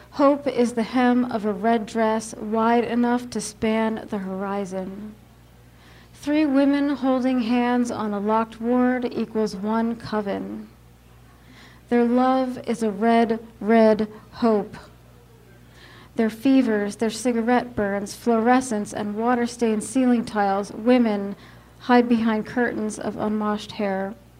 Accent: Pennsylvania, United States; So where I grew up in eastern PA, I grew up in the Lehigh Valley, so it was really rural, and you could see mountains, like these blue mountains on all sides surrounding you, on almost every side

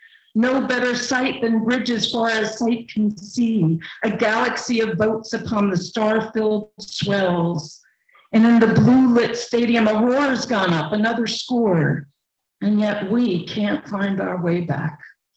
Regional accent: New Jersey, United States; accent: East Coast; But I am originally from New Jersey, and I guess I have an East Coast something about me

